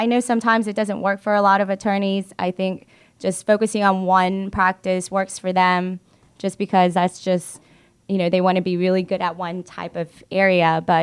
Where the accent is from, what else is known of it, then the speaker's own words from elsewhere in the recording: Marietta, Georgia, United States; I grew up in Marietta. So I'm really glad to be back where I grew up and helping the community where I grew up.